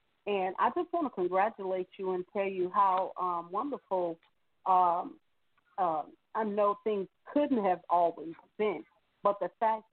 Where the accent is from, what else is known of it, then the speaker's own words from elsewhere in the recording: Chicago, Illinois, United States; and Chicago is my hometown.